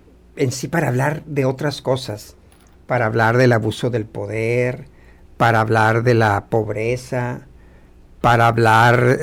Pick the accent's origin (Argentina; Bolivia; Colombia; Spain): Colombia; Yo soy colombiano.